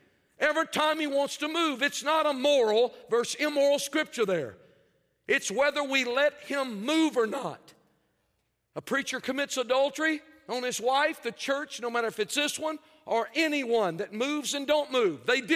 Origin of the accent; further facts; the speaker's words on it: Arkansas, United States; And I'm from South Arkansas.